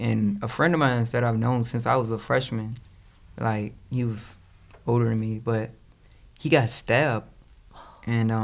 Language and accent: English; Richmond, Virginia, United States; Like, I grew up in Jackson Ward.